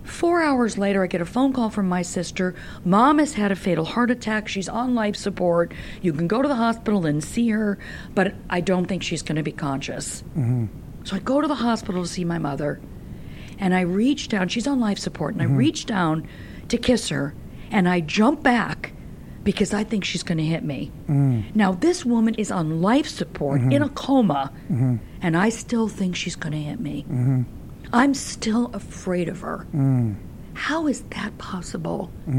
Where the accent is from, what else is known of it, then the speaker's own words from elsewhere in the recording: Los Angeles, California, United States; Los Angeles.